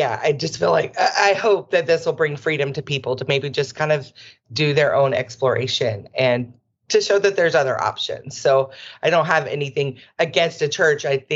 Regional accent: Georgia, United States; now in Hawaii, United States; I'm from Georgia, so I live in Hawaii now, but I'm from the South, so I get it, the Bible Belt and all

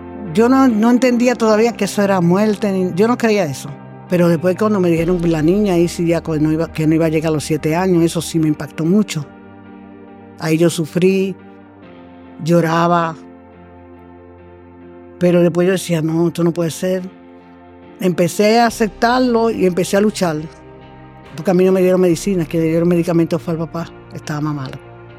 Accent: Dominican Republic; soy nacionalidad dominicana. Me crié con mi papá, mi mamá, mis hermanos, somos 5.

